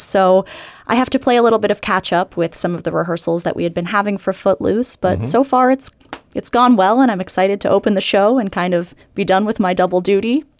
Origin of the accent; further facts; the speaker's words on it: Cedar Knolls, New Jersey, United States; I grew up in Cedar Knolls, New Jersey, which is located in North New Jersey near the town of Morristown.